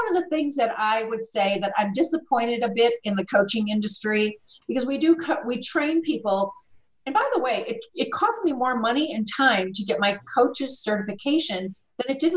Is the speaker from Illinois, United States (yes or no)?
yes; Chicago, Illinois, United States; now in Tucson, United States; I was, Tucson, Arizona here, it's very, I grew up in Chicago.